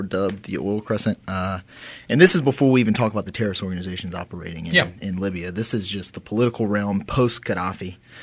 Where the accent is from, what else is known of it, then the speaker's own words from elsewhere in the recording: Fairhope, Alabama, United States; I'm originally from Fairhope, Alabama. I was raised by a single mother out there in Baldwin County.